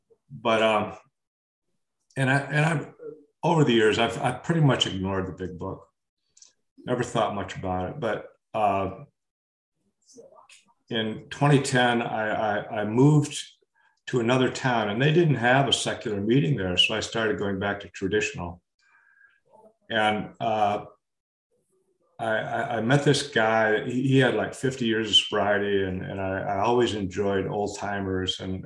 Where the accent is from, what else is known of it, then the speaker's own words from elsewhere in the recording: Florida, United States; But in the mid-80s, a secular meeting was started in my hometown. This was in South Florida.